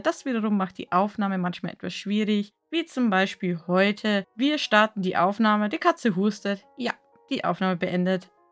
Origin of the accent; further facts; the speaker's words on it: Bavaria, Germany; Ich komme aus Bayern und so will ich reden.